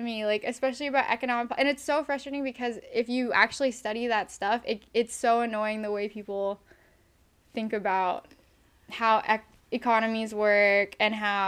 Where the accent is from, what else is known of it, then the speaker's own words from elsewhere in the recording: United States; I'm very grateful to be an American, but I know that, like, the being an American and being in this country right now is good